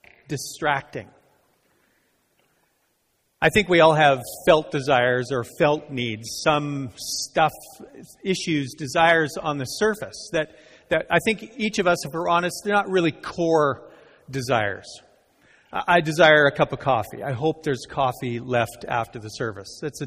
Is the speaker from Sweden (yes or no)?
no; Canada; I wouldn't approach you this way because I'm Canadian.